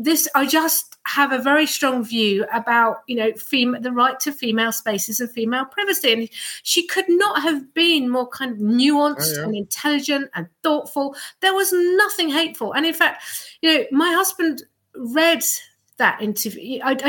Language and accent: English; Chelmsford, East of England, United Kingdom; I'm from that area. I'm from Chelmsford originally.